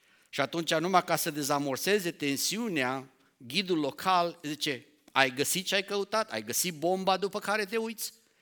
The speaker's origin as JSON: {"language": "Romanian", "country": "Romania", "said": "m-am băgat și eu ca român înainte"}